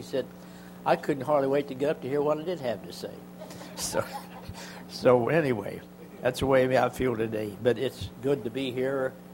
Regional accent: Ireland; And, of course, I'm Irish, and you know what goes with that.

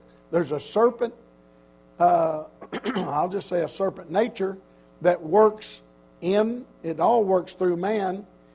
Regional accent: Oklahoma, United States; also born or lived in Texas; I grew up in Oklahoma and Texas, and that's part of the Bible Belt of the United States.

